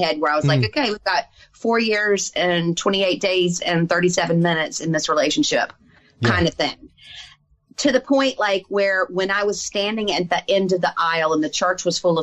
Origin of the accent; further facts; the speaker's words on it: the South, United States; And so I'm from the South, as you can tell.